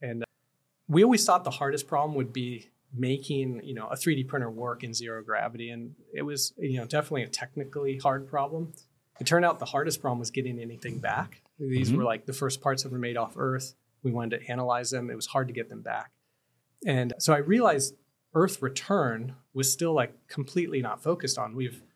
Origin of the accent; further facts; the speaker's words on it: Tarpon Springs, Florida, United States; So I grew up in Tarpon Springs.